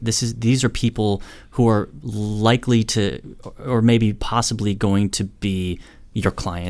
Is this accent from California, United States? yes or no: yes; Sonoma, California, United States; I'm from Sonoma and my parents voluntarily evacuated